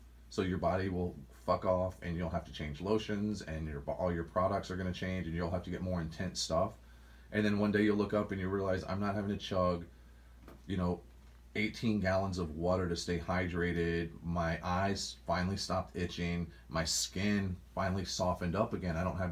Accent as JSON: {"language": "English", "region": "Georgia", "country": "United States", "tie": "born or raised there", "said": "I'm from Georgia, dude. I was raised. I know all about it."}